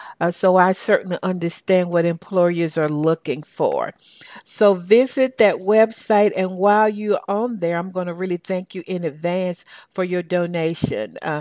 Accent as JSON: {"language": "English", "region": "the South", "country": "United States", "accent": "southern", "said": "Some of my listeners in Europe and in London, they just sort of mark me with my southern accent. And they sort of say, you sound so southern when you say ATL."}